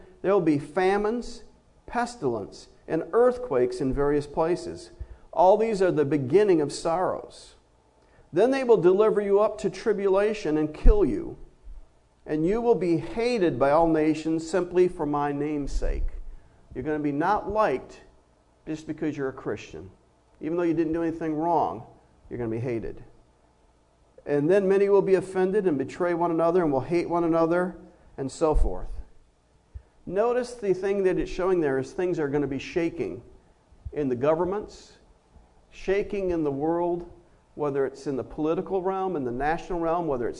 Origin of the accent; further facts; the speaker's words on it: Muskegon, Michigan, United States; in my hometown, Muskegon, Michigan, there was a situation that this happened. And I don't know what high school it is, but I was born and raised in that town